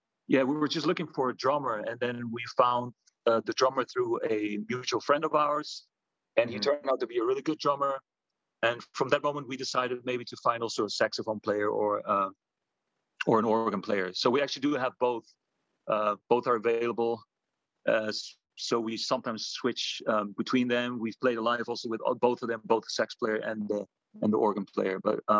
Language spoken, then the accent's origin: English; Netherlands; now in Athens, Greece; I'm originally actually from the Netherlands, where I was born and raised, and then I moved to Greece around the 2000s.